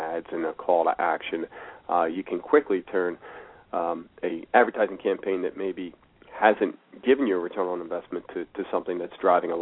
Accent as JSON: {"language": "English", "town": "West Chester", "region": "Pennsylvania", "country": "United States", "tie": "born or raised there", "said": "And lo and behold, there isn't one in Philadelphia. There's one right in my hometown of Westchester."}